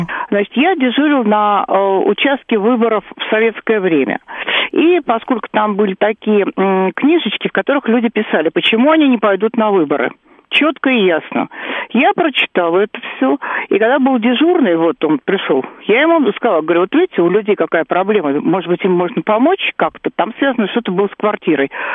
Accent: Moscow, Russia; Я коренная, сверхкоренная москвичка. Mm-hmm. Я живу в Москве.

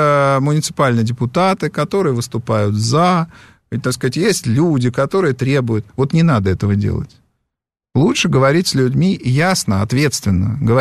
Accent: Moscow, Russia; Я вам его предсказываю, как москвич коренной

